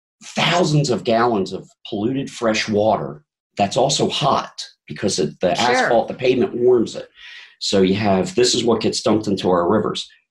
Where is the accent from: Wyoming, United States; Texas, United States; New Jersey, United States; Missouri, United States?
New Jersey, United States; So I grew up in New Jersey near a place called E.P. Henry